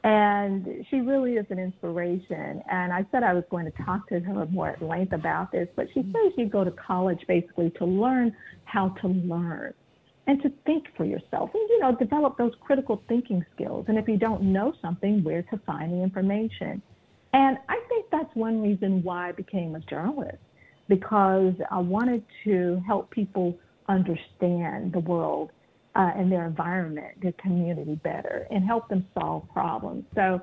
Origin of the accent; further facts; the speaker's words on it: Miami, Florida, United States; I grew up in Miami's inner city.